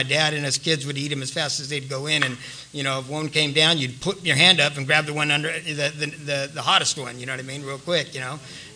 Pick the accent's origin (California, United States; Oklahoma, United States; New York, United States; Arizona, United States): California, United States; San Diego; I grew up right here in San Carlos. Matter of fact, we used to come over here to Allied Gardens all the time and fight with the drunks over here.